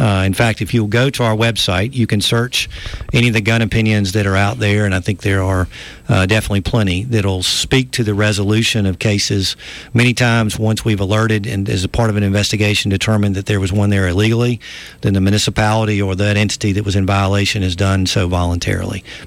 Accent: Alabama, United States; Well, I'm actually from Marshall County, so just south.

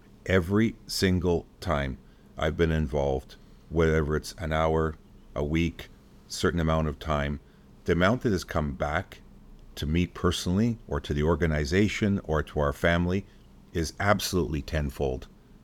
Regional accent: Newmarket, Ontario, Canada; We grew up in Newmarket, and so my mom and dad were active members of the community.

